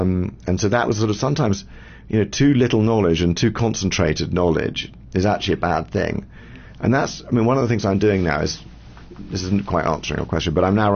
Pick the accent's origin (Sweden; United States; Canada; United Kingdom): United Kingdom; England; obviously being English, it's great to be in South Africa